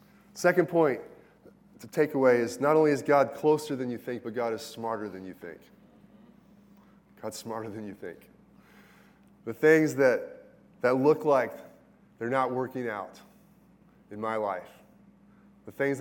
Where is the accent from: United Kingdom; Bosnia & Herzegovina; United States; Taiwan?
Taiwan; I grew up partially in Taiwan